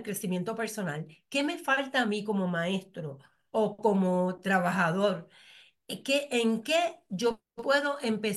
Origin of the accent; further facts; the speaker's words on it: Puerto Rico; me conecto con mi entorno, de dónde yo vengo, de dónde yo vengo, de mi papá y de mi mamá, de mi familia, de mí como puertorriqueña.